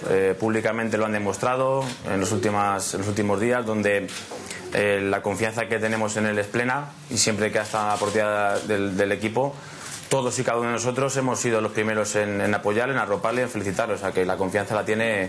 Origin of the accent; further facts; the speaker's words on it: Madrid, Community of Madrid, Spain; soy madrileño